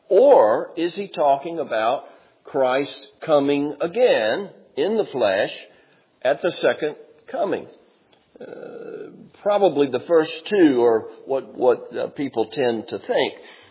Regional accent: Hapeville, Georgia, United States; I grew up in Hapeville and went to the First Baptist Church of Hapeville, and there was the Georgia Baptist Children's Home that was right down the street.

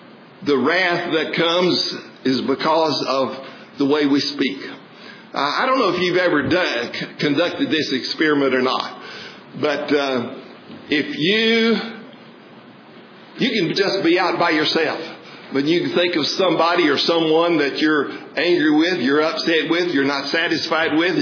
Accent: Genevieve, Texas, United States; I grew up out in West Texas, as most of you know, 13 miles north of the big city of Aspremont, population 1,000 at the most, and I grew up in the community called Genevieve.

